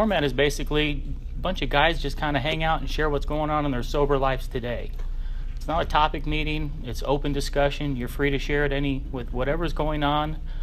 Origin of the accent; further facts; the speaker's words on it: Greenwood, Indiana, United States; also born or lived in South Bend; we moved from South Bend to Greenwood, Indiana in 1986, and I went to Center Grove High School.